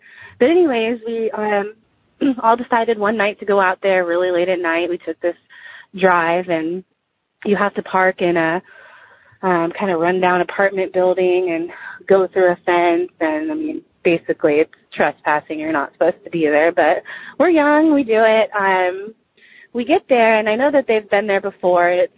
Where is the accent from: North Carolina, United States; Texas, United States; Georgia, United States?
Texas, United States; Dallas; I'm from Dallas, Texas.